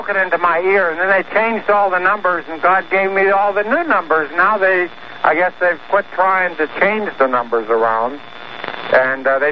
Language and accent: English; Orlando, Florida, United States; born there; also born or lived in California; I was born in Orlando. I have family in Tampa.